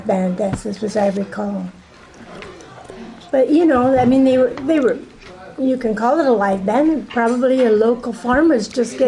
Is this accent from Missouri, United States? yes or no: no; Tualatin, Oregon, United States; also born or lived in Portland; I was born in Portland, Oregon, and lived in Tualatin for the first several years of my life.